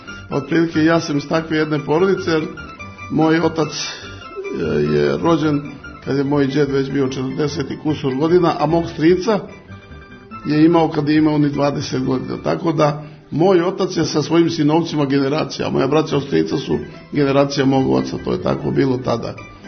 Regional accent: Nova Pazova, Vojvodina, Serbia; also born or lived in Podgrmeč, Bosnia and Herzegovina; ja sam u Novu Pazovu došao posle prvog osnovne iz Bosanske krajine, rodom sam u Podgrmešu, ja to uvek ističem.

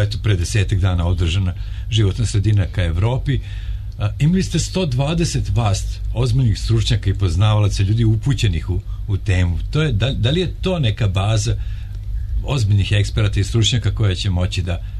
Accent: Serbia; kod nas u Srbiji

